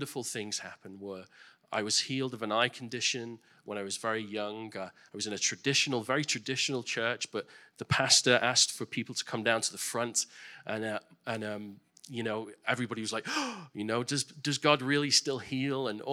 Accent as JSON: {"language": "English", "region": "England", "country": "United Kingdom", "tie": "born or raised there", "said": "I was born in England, raised there, and many of you know that I became a Christian when I was very young, when I was 6 years old."}